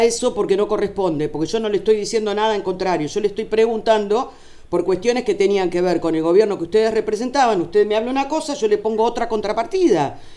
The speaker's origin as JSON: {"language": "Spanish", "country": "Argentina", "said": "Estoy defendiendo a mí, que soy argentina"}